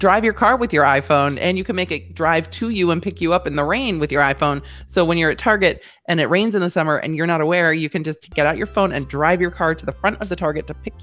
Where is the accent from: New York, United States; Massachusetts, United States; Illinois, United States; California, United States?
California, United States; I grew up in California. I lived most of my life in California.